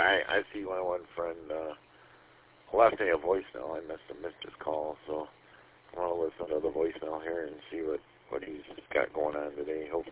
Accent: Michigan, United States; And I grew up at 18 in Van Dyke

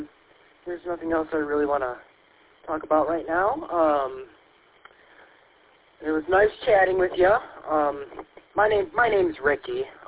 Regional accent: Lansing, Michigan, United States; born or raised there

